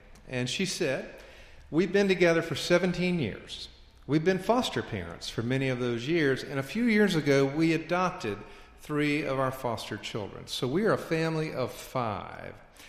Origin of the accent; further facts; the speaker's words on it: the South, United States; I was raised as a Southerner in the Southern Baptist Church, not exactly a hotbed of liberalism.